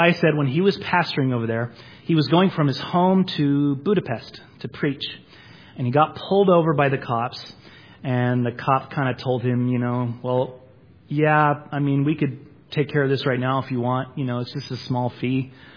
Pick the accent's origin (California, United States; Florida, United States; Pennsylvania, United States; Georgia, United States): California, United States; They were very kind to Americans. Especially when I said I was from California.